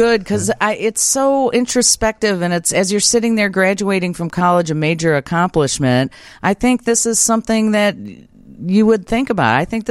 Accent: United States; It's just, it touches my inner soul about I'm an American

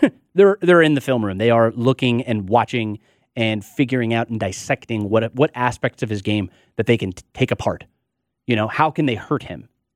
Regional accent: Atlanta, Georgia, United States; I love the Atlanta Falcons. This is my home. This is my hometown team.

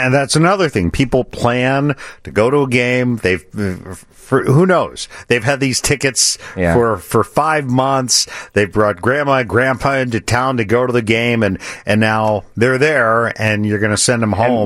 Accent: Washington, District of Columbia, United States; It is my hometown.

